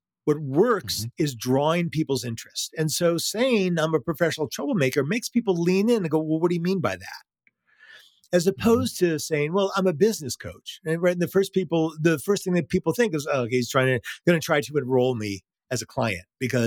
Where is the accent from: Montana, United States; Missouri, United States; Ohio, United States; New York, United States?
Missouri, United States; St. Louis; now in Los Angeles, United States; It's hard to get a good hamburger in Los Angeles. Like, I'm from the Midwest. I'm from St. Louis. Like, we are born barbecuing, and it's hard to get a really good burger in LA.